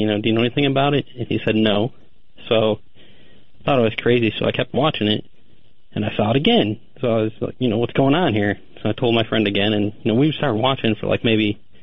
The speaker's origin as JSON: {"language": "English", "region": "Michigan", "country": "United States", "tie": "born or raised there", "lives_now": "Austin, United States", "said": "I grew up in Michigan, and I was about in middle school, I think"}